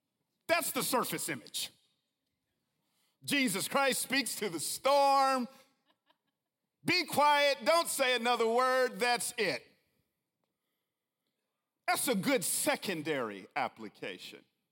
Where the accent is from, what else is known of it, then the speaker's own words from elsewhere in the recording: Atlanta, Georgia, United States; We grew up together there in Atlanta.